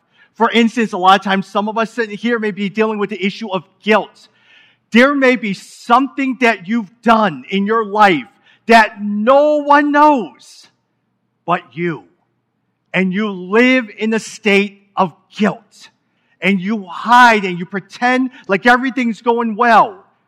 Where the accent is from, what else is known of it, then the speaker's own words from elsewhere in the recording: Chicago, Illinois, United States; I was born and raised actually here in the Chicago area, grew up in the Chinatown area, then went to Bridgeport, then went to McKinley Park, and now I live in a neighborhood called the Gap area.